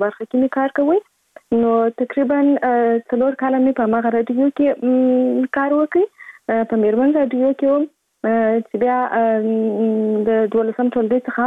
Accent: Kandahar, Afghanistan; born there

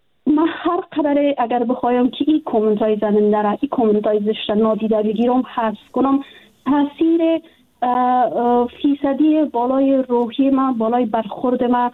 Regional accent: Afghanistan; من به عنوان یک افغانستانی

